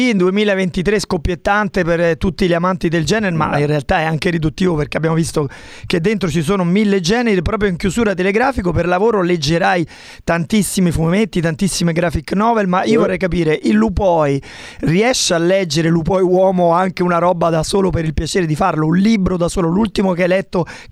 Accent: Rome, Lazio, Italy; sono un romano ignorante.

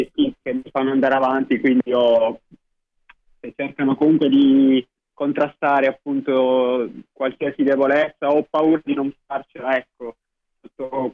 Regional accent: Modugno, Apulia, Italy; now in Rome, Italy; Sì, sono di Ave Modugno, un paesino vicinissimo a Bari.

